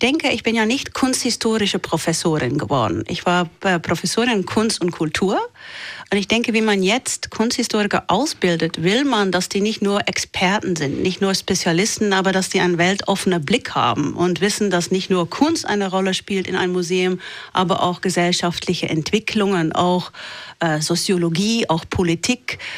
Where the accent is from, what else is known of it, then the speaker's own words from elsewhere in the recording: Flanders, Belgium; accent: West Flemish; first language West Flemish; German is a second language; ich bin aufgewachsen auf Flämisch. Eigentlich auf flämischer Dialekt, Westflämisch, das ist ziemlich spezifisch, das versteht niemand anders in Belgien. Und Französisch ist meine zweite Sprache.